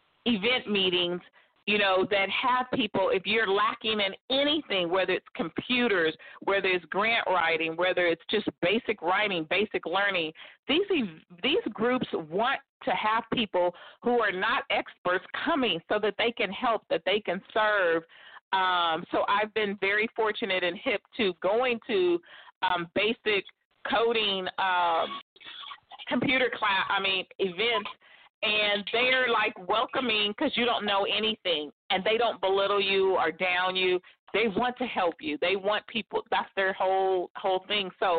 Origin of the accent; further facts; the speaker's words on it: Los Angeles, California, United States; LA, it's time for me to plant seeds in my hometown.